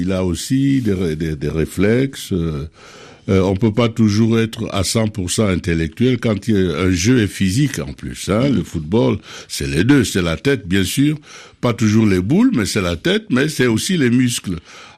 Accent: Cameroon; Oui, mais je suis du Cameroun.

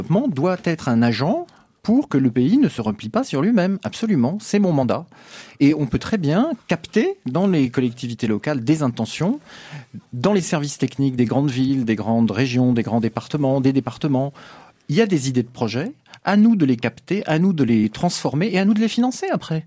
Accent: Senegal; now in France; Par exemple, je viens du Sénégal.

